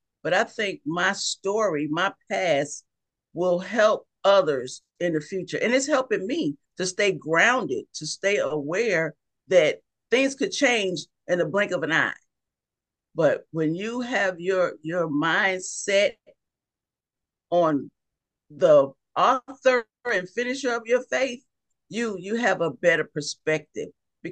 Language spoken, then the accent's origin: English; New York City, New York, United States; now in Mississippi, United States; I'm originally from New York City, and I moved to Mississippi. I've been in the South a good number of years, so I can consider myself a Mississippian now and not a New Yorker.